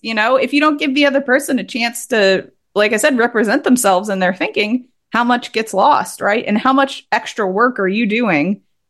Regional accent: Tennessee, United States; accent: Tennessee; I am a Southerner, so I can turn my Tennessee accent on and off at will

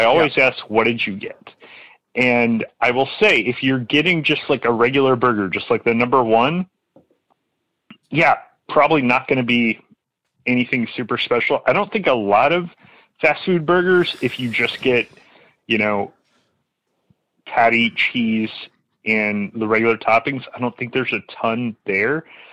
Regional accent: Texas, United States; I am from Texas. And so, of course, as a Texan, it pains me when people

